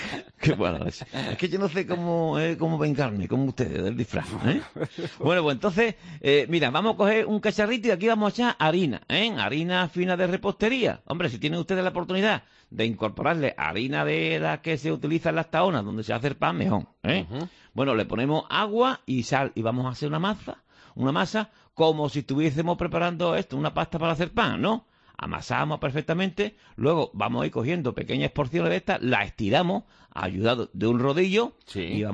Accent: Alcalá la Real, Andalusia, Spain; also born or lived in Cádiz; Soy un jinés de Cádiz o un gaditano de Jaén, de Alcalá la Real.

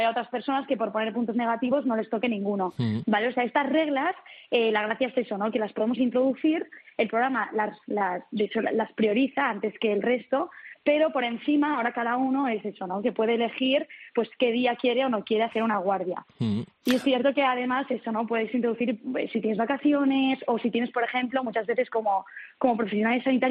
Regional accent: Barcelona, Catalonia, Spain; yo soy de Barcelona, pero estudié biomedicina en Estados Unidos, en Harvard

